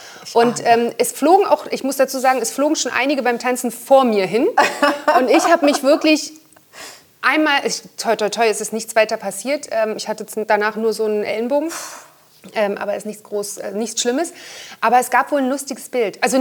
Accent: Brandenburg, Germany; Und ich bin zusammen mit Axel Schulz Einheitsbotschafterin für das Land Brandenburg, wo ich ja herkomme, beziehungsweise wo ich aufgewachsen bin.

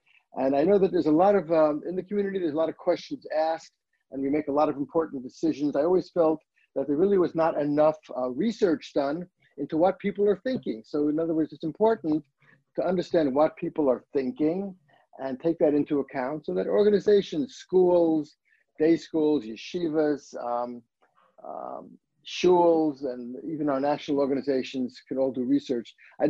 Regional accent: Flatbush, New York, United States; now in West Hartford, United States; I grew up in the modern Orthodox community. I grew up in Flatbush. I live in West Hartford, Connecticut.

